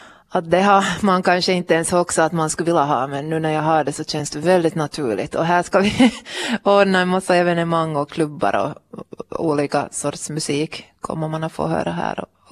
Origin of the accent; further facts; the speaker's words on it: Vaasa, Ostrobothnia, Finland; Jo, Vasa är min hemstad på något vis.